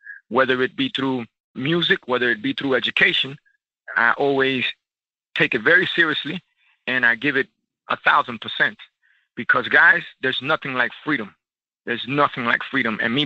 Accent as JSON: {"language": "English", "country": "United States", "said": "being Cuban American, I was already born politically incorrect"}